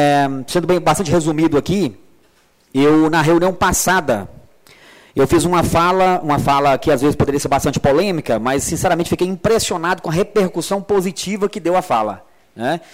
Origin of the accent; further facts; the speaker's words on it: Unaí, Minas Gerais, Brazil; Eu sou de Unaí, mas não conheço o Unaí. Conheço muito pouco, né?